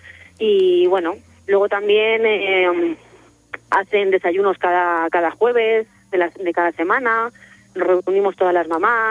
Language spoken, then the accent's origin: Spanish; Parla, Community of Madrid, Spain; De Parla, Madrid.